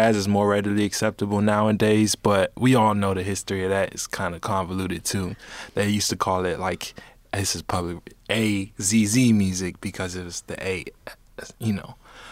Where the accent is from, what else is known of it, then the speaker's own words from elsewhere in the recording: Maryland, United States; Yeah, so growing up in Maryland, where I was introduced to cello